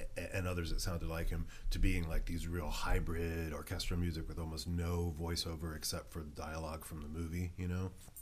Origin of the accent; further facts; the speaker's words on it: Santa Cruz, California, United States; where I was growing up in Santa Cruz, and started doing shows, you know, right about 15, 16 years old